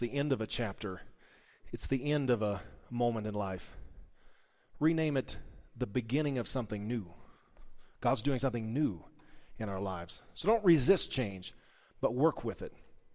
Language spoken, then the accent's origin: English; Missouri, United States; I remember growing up in Missouri, they said, you don't like the weather here, just hang out for a little bit more, it'll change.